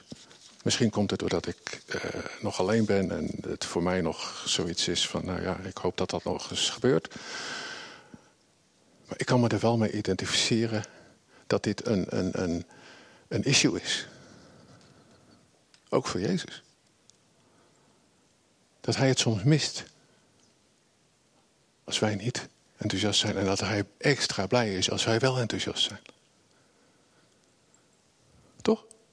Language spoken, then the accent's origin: Dutch; Netherlands; Moeten wij als Hollanders misschien een beetje leren?